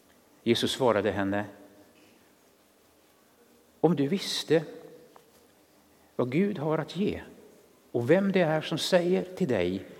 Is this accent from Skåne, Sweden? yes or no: no; Västra Götaland County, Sweden; Jag kommer ifrån det schartovanska Bohuslän där jag växte upp.